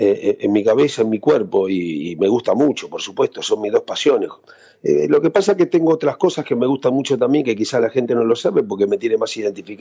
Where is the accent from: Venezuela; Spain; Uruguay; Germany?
Uruguay; Montevideo; born there; tengo la familia que son argentinos, mi mujer es argentina, mis hijos, mi nieta, pero lógicamente que no me olvido de mis raíces, ¿no? Porque nací en Montevideo.